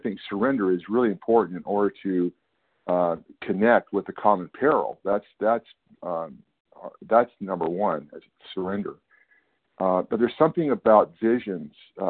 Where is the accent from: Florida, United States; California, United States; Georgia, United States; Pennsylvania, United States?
California, United States; I am a recovered compulsive eater, and I'm from Northern California.